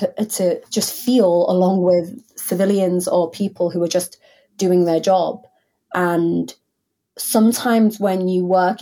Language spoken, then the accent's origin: English; Hull, Yorkshire and the Humber, United Kingdom; I'm from Hull, if you go to Hull, or if you go to Kettering, or if you go to wherever, people are different to what they are in the newsroom.